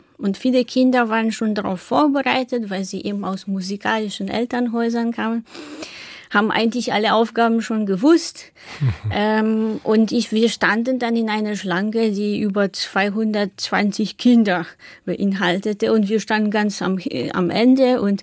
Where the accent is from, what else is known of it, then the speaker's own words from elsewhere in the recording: Warsaw, Masovian Voivodeship, Poland; moved away as an adult; Ich bin in Warschau geboren und auch dort aufgewachsen, bis zum 19. Lebensjahr.